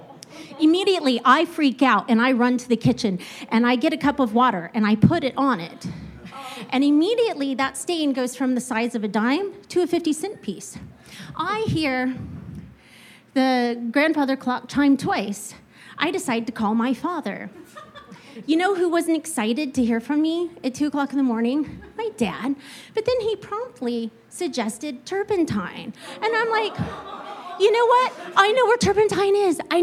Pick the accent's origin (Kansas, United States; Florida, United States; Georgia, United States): Kansas, United States; It was the late 1900s and the turn of the century in the middle of nowhere, Kansas. I was home from the University of Kansas.